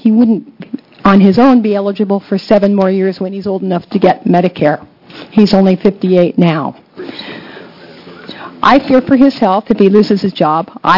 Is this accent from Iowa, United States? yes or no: no; Forest Grove, Oregon, United States; I'm from Forest Grove.